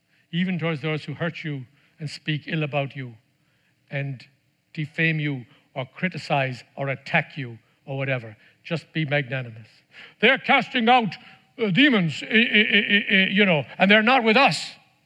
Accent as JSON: {"language": "English", "country": "Ireland", "said": "I come from Ireland."}